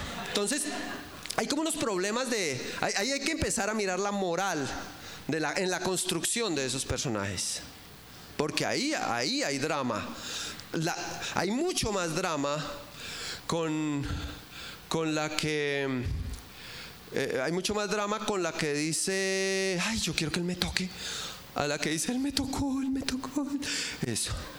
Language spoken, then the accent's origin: Spanish; Bogotá, Colombia; somos bogotanos, como se nota, y nos decía, nosotros en el altiplano vivimos envueltos.